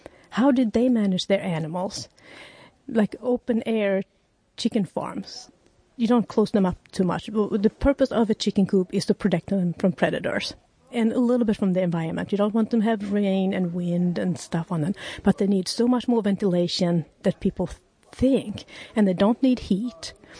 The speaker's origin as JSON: {"language": "English", "country": "Sweden", "second_language": "English", "moved": "yes", "lives_now": "United States", "said": "I'm from Sweden. And yeah, then moved to the U.S. and I met my husband"}